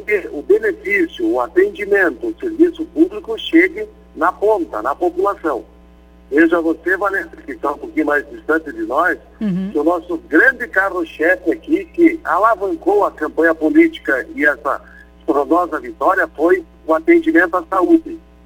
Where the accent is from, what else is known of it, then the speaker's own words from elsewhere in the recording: Mafra, Santa Catarina, Brazil; Na verdade, eu sou natural de Mafra, aqui, que tem a mesma situação. Mafra é vermelho, né, de Pisa. Mas já estou há mais de 30 anos aqui na cidade já, né?